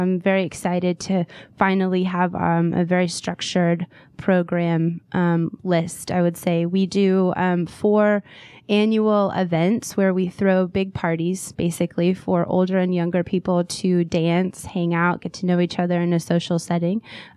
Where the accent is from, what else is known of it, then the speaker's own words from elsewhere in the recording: Dallas, Texas, United States; born there; also born or lived in Indianapolis; I was born in Dallas, Texas, and then I lived in Indianapolis. I went to the International School of Indiana, and I was bilingual for a while. I could speak English, Spanish, and French.